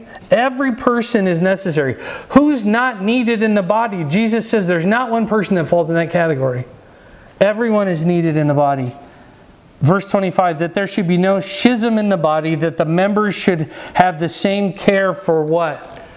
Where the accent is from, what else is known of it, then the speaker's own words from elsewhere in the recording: Fort Dodge, Iowa, United States; You know, I grew up with Catholics in Fort Dodge.